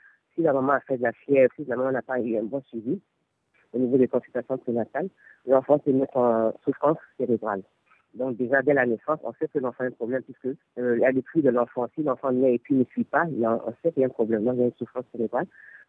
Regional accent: Côte d’Ivoire

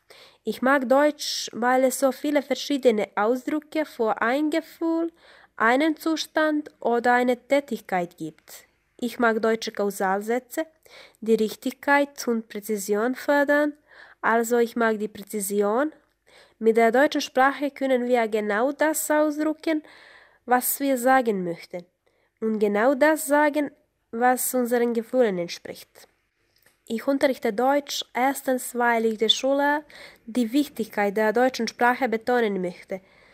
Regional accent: Montenegro; German is a second language

